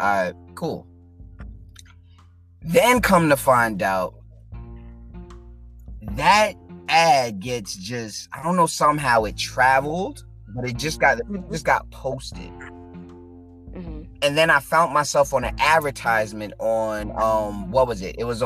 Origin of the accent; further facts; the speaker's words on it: Queens, New York, United States; also born or lived in Bronx; Originally born in the Bronx, New York. Raised in Queens, New York. Lived all over New York.